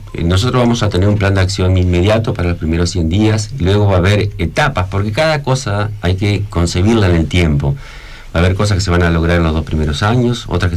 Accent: Paraná, Entre Ríos, Argentina; born there; Nosotros somos un grupo de personas que queremos Paraná, nacimos en Paraná

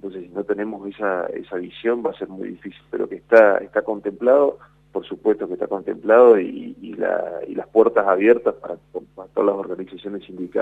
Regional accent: Argentina

